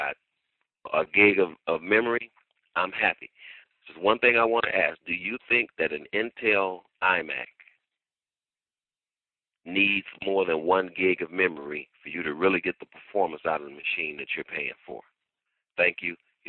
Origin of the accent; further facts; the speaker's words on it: Southfield, Michigan, United States; I just wanted to make a comment. I'm from Southfield, Michigan.